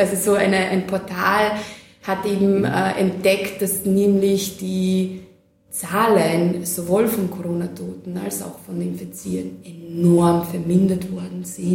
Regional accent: Serbia; Ich war noch nie in Mailand, bin eine Serbin.

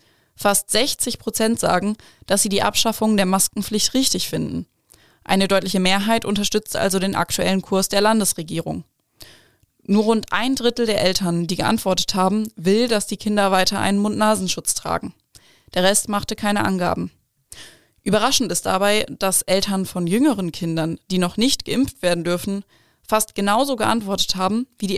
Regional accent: Northern Germany, Germany; born there; ich bin ein gebürtiges Nordlicht und das Moin lasse ich mir nicht nehmen.

